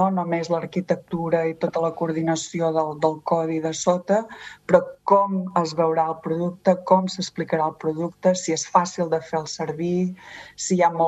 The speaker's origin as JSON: {"language": "Catalan", "town": "Girona", "region": "Catalonia", "country": "Spain", "tie": "born or raised there", "also_born_or_lived": "Olot", "said": "jo vaig néixer a Olot, però al cap de, em sembla que amb 5 anys, vàrem marxar a viure a Girona."}